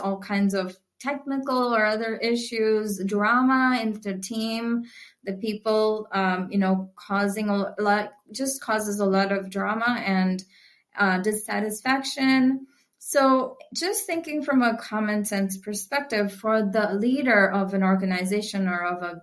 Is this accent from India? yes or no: yes; India; even though I grew up in India and I've heard of this concept of soul and all